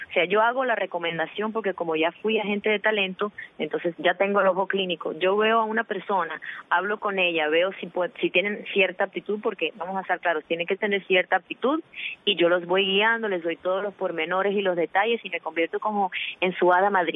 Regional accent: Miami, Florida, United States; Spanish is a second language; Yo soy gringa, by the way, yo nací en Miami, yo hablo español de milagro y a veces, tú sabes, se me olvidan las palabras en español.

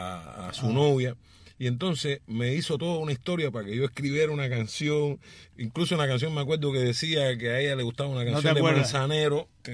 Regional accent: Havana, Cuba; born there; Yo nací en La Habana.

